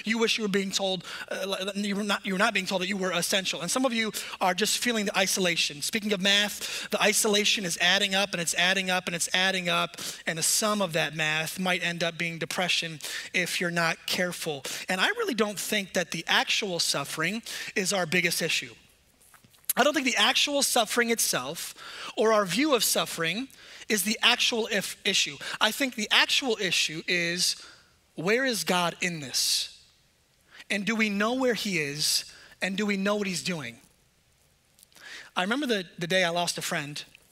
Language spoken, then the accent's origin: English; New York, United States; Because I'm from New York, I like to not just talk about the elephant in the room